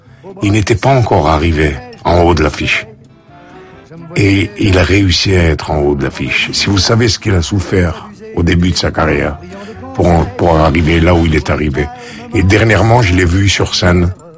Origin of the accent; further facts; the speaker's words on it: Algeria; Moi, je suis d'Algérie, mais colonisé. Enfin, mes ancêtres colonisés par l'Empire ottoman.